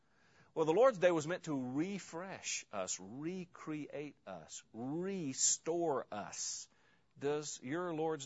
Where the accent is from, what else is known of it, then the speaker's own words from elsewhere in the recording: Osceola, Arkansas, United States; I grew up in Osceola, Arkansas, which is a little county seat town about 45 minutes north of Memphis, right on the Mississippi River.